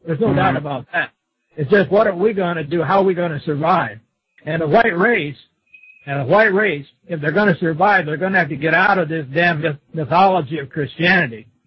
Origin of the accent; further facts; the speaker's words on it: United States; I'm from the United States